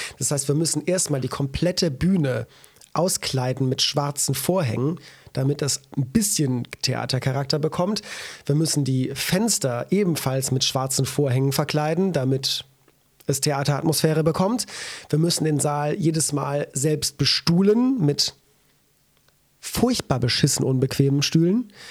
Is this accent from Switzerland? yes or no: no; Walhorn, Wallonia, Belgium; Ich weiß, in meinem Heimatdorf in Wallhorn, die haben halt nicht nur 10, 12 Spielerinnen